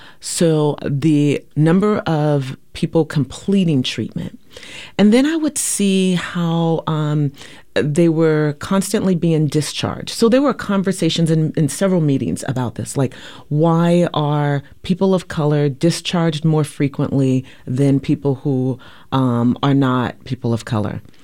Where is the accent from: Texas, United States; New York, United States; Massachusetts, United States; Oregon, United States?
Oregon, United States; Portland; also born or lived in California; because this is my hometown. I'm a native of Portland, Oregon, and my grandmother ends up needing more care here. So I make the decision to move back to Portland.